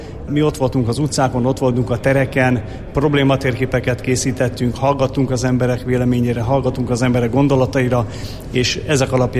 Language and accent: Hungarian; Miskolc, Borsod-Abaúj-Zemplén, Hungary; Én 1972. augusztus 5-én születtem, miskolci vagyok, Miskolcon nőttem fel, Miskolcon végeztem tanulmányaimat a Berzevici Kereskedelmi és Vendéglátó Szakközépiskolában